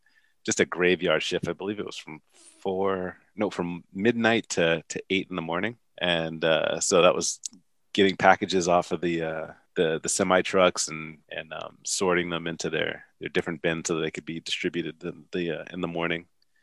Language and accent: English; Newton, Massachusetts, United States; I am originally from Boston. Well, just outside of Boston, Massachusetts, a town called Newton.